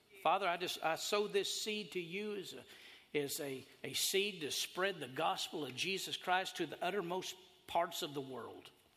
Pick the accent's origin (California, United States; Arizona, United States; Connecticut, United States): Arizona, United States; Casa Grande; born there; my dad worked for John Wayne the Duke when I was born in 1969 in Casa Grande, Arizona.